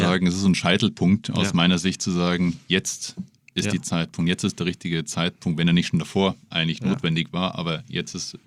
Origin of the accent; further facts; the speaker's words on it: Munich, Bavaria, Germany; Und als Münchner kommt man immer sehr, sehr gerne nach Hamburg